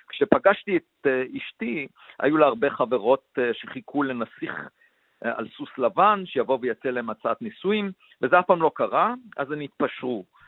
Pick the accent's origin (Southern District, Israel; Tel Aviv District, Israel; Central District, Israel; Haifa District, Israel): Central District, Israel; Beit Hanan; born there; אני נולדתי במושב בית חנן, הייתי קשור מאוד לטבע